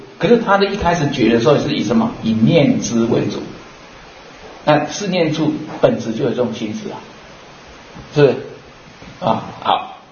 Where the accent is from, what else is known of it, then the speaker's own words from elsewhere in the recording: Taiwan; 我现在我是一个出家人，那我也是台湾人啊，